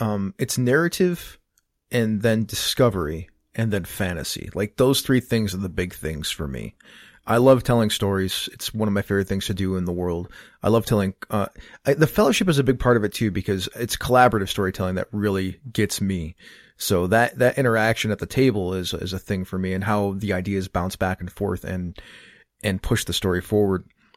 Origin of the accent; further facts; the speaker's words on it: Buffalo, New York, United States; When people wear Zubas, because I'm from Buffalo, or when people paint their faces up with the colors of their team